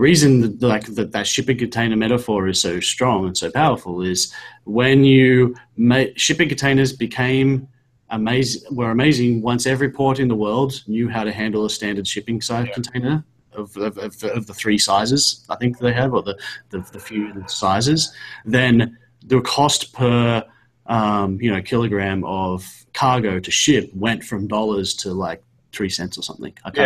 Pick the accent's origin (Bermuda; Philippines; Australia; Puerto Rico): Australia; now in United States; When I moved to America, I came here from Australia, and I had a shipping container.